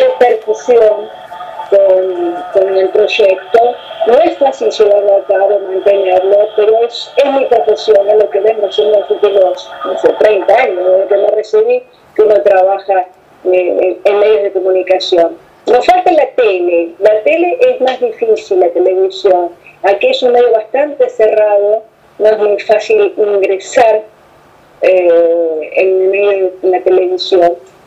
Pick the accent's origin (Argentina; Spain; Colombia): Argentina; now in Israel; vengo de Calco, vengo de Argentina